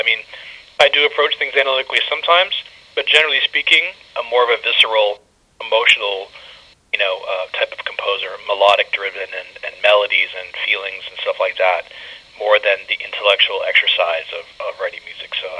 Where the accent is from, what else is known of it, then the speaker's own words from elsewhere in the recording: Toronto, Ontario, Canada; it means so much to me to win back to Toronto, which is my hometown.